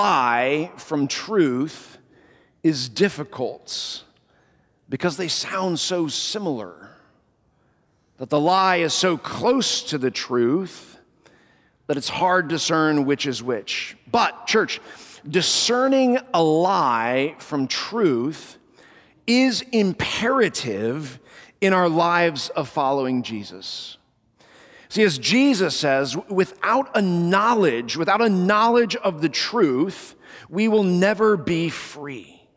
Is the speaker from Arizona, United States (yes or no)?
no; Colorado, United States; growing up in Colorado, I've had the joy of climbing four 14ers.